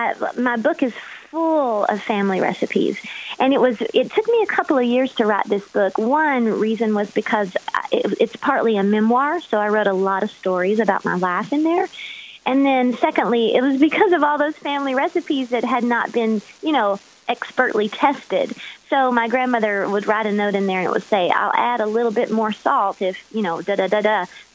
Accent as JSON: {"language": "English", "region": "Georgia", "country": "United States", "tie": "born or raised there", "said": "I grew up in Georgia, and so we spent a lot of time on those Carolina, Georgia beaches"}